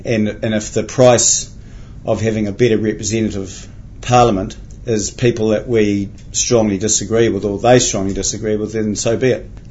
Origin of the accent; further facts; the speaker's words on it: Gisborne, New Zealand; Gisborne.